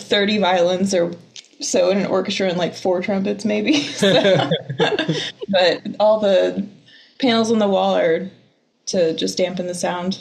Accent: Texas, United States; Well, I'm from Texas. That's where I met Mary. We worked at Starbucks together.

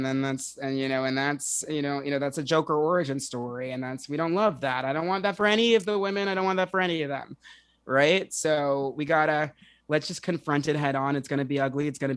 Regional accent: New Jersey, United States; now in Brooklyn, United States; I'm from Jersey, born and raised. So I actually do even like Real Houses in New Jersey still. And so I used to live in Manhattan, then I was in Jersey for most of quarantine, and now I am back in Brooklyn.

